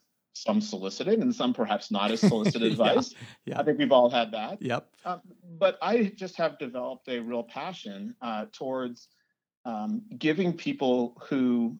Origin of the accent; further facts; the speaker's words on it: Massachusetts, United States; Mine started out as a growing up in Massachusetts and in the suburbs of Boston.